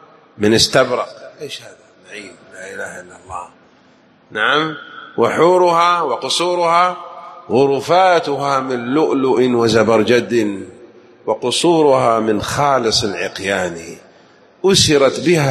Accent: Jeddah, Makkah Province, Saudi Arabia; يعني كل عندنا بجدة 20 مسجد إن شاء الله يكون لنا كلمات في مختلف مناطق جدة

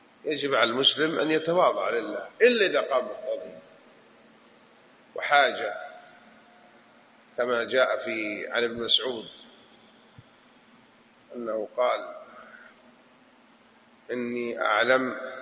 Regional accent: Hijaz, Saudi Arabia; أنا حجازي الوحيد فيكم من الآن. إحنا نقول بجدة هنا مو كذا من الباب للطاقة.

